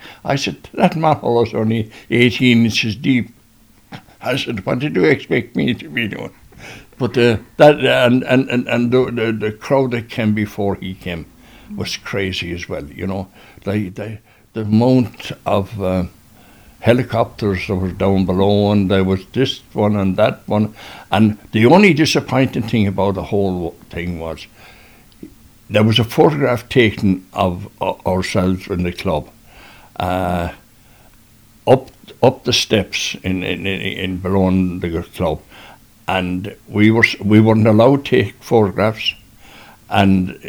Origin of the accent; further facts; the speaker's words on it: Ballyheigue, Munster, Ireland; also born or lived in Dublin / Naas; now in Ballybunion, Ireland; I left Ballyhigh in 63 and went to Dublin, and then got married and lived in Naas for 12 years. Oh. And in 78, I got the opportunity. I got a job with Kerry County Council, and that's what brought us here.